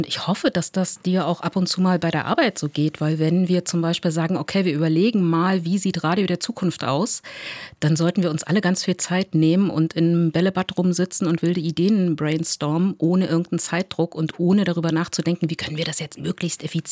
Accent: East Germany, Germany; Ich komme aus dem Osten

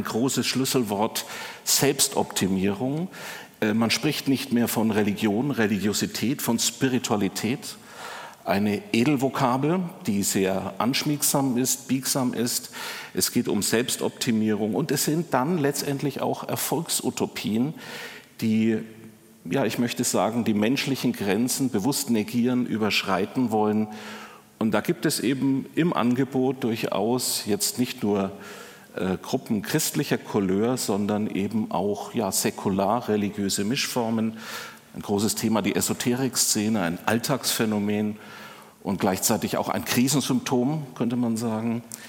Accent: Munich, Bavaria, Germany; Ich komme ja aus München.

